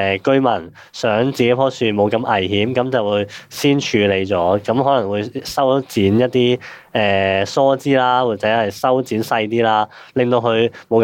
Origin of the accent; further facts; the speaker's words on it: Hong Kong; 即系都做咗13年，咁我都系香港人，咁都知道大家嘅环境